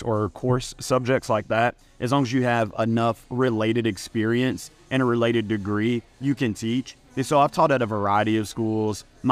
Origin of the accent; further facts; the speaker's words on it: Memphis, Tennessee, United States; I'm a Memphian 100%. I'm from Hickory Hill. Went to Ridgeway High School. I forgot I'm from Memphis. You got to say your high school. So can't just jump straight to college. Yeah. So grew up in Hickory Hill, went to Ridgeway High School, then went to University of Memphis